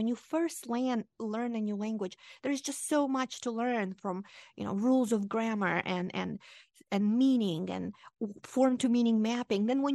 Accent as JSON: {"language": "English", "country": "Moldova", "first_language": "Romanian", "second_language": "English", "said": "So my native language is Romanian. That's the language I spoke at home. And then the official language at the time I was growing up, because it was, I'm from the eastern part of Romania, from Moldova, that was a Soviet republic."}